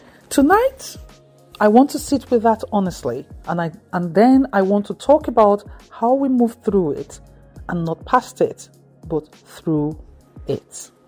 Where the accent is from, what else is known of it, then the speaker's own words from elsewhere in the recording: Nigeria; now in United Kingdom; I came to this country from Nigeria, and when I got sick, when the kidneys began to fail and the waiting began, I was navigating two completely different sets of expectations. From my Nigerian family and community